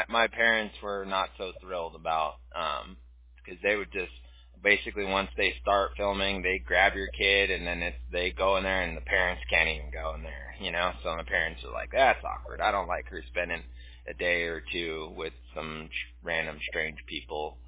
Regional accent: California, United States; My sister, I mean, we grew up in Southern California, so we were close to Hollywood.

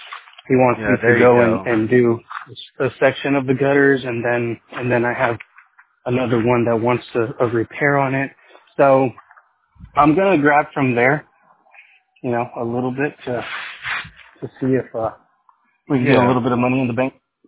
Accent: California, United States; born there; I was born in California.

